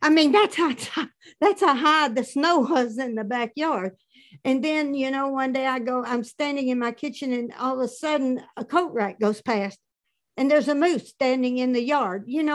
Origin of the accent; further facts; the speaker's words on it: Arkansas, United States; I'm from Arkansas, and we have maybe 1 or 2 inches of snow on a good year.